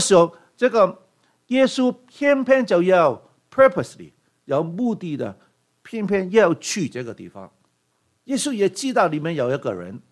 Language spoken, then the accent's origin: Chinese; Hong Kong; moved away as an adult; now in Canada; 我在香港长大的到18岁的时候我离开香港来了加拿大我在香港长大的